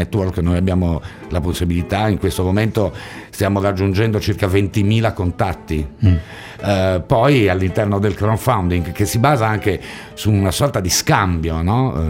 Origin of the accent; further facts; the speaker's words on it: Genoa, Liguria, Italy; unisce Genova, la mia città natale, Cagliari, Tunisi